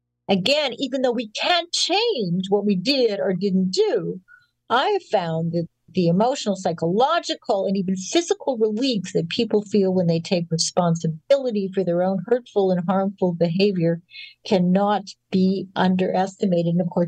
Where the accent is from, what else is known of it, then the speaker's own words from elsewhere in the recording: Winnipeg, Manitoba, Canada; when I was a child growing up in Winnipeg, Canada